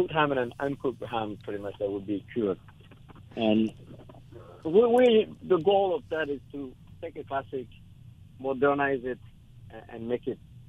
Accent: Toulouse, Occitania, France; English is a second language; now in United States; You know, I'm born and raised in Toulouse, so I've seen Toulouse sausage pretty much my entire childhood.

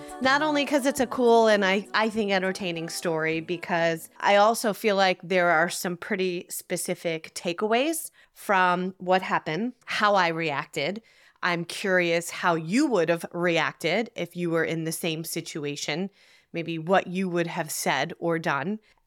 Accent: New Jersey, United States; So last month, I was in my home state of New Jersey

